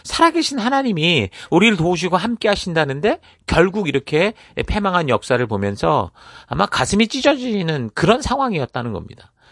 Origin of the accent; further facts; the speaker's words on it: South Korea; moved away; 외국에 나와 살다 보니까 우리는 어쨌든 한국 사람이고